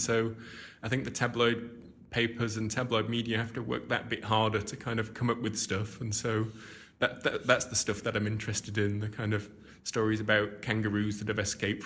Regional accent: Rochdale, North West England, United Kingdom; moved away; I'm actually from Rochdale, which is near Manchester in the north of England, but my accent is a lot softer than a typical Rochdale accent.

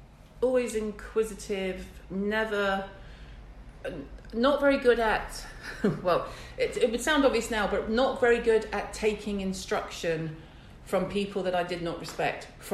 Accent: Warrington, North West England, United Kingdom; also born or lived in Liverpool / Mississippi; now in London, United Kingdom; I was born in Liverpool, was in Liverpool till I was about 4, then we moved to Mississippi. And I was in America till I was 10 or 11. 10. And then I moved back up north to Warrington.

